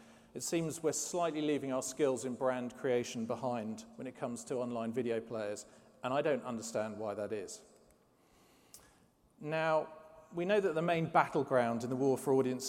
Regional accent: London, United Kingdom; I'm here from London.

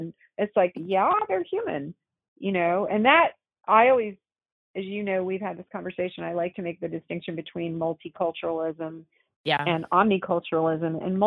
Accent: Texas, United States; I mean, I didn't grow up in a particularly Asian environment. I grew up in Texas, so I don't have that much in common with other Asians, other than the way I look.

